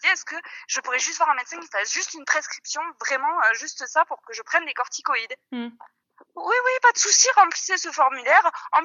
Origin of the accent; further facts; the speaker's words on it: France; je suis française, je n'ai pas de sous, mais j'adorerais essayer la motoneige.